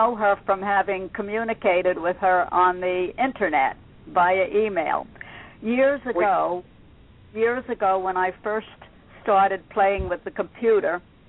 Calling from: Queens Village, New York, United States; Queens Village, New York.

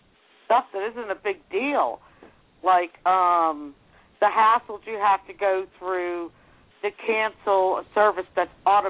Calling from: Cincinnati, Ohio, United States; Cincinnati.

